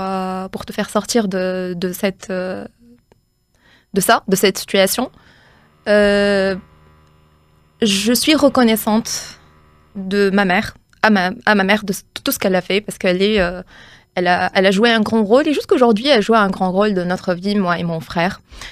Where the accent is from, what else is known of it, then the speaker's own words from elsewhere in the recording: Tunisia; je suis de nationalité, je suis arabe. Tout d'abord, je suis venue de North Africa, de l'Afrique du Nord, bien plus précisément, c'est la Tunisie. Donc, j'ai des racines italiennes. J'ai été éduquée par des Français.